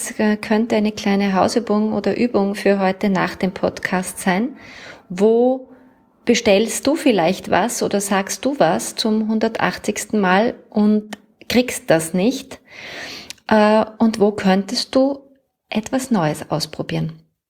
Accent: Vienna, Austria; Ich werde weißer Spritzer sagen, weil ich komme ja aus Wien.

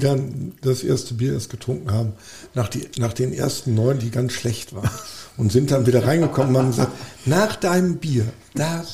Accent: Schwelm, North Rhine-Westphalia, Germany; ich komme aus Schwelm.

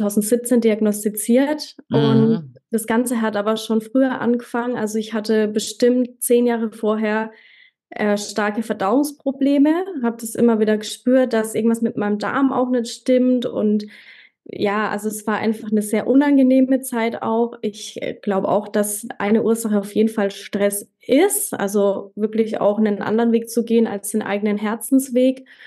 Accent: Bavaria, Germany; Ich komme aus der Nähe von Schweinfurt, das liegt in Unterfranken, Nordbayern.

